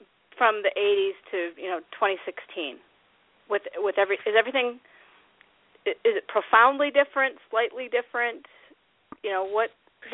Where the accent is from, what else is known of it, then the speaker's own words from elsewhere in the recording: Iowa, United States; also born or lived in Minnesota / California; You know, I was raised in Iowa and Minnesota